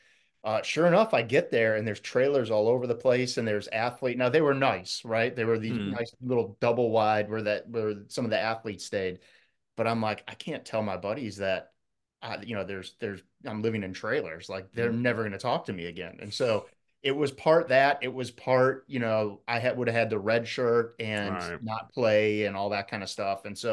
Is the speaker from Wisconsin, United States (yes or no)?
yes; Wisconsin, United States; Yeah, I went to Cardinal Stritch, which it's in Milwaukee, Wisconsin. So I grew up in Wisconsin, and I didn't even know that the school existed